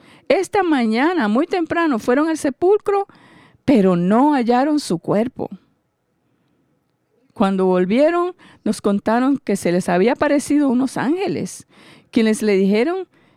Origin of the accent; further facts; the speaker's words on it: Tennessee, United States; cuando yo era jovencito, vivía en Tennessee. Y el lugar donde yo nací y me crié como niño tenía una luz roja